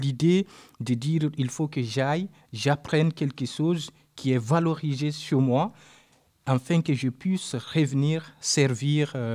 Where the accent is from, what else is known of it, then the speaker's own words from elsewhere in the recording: Conakry, Guinea; moi, je suis né à Conakry et grandi dans une commune qu'on appelle Ratoma. Et cette commune, c'est une commune de la banlieue où il y a beaucoup de violence.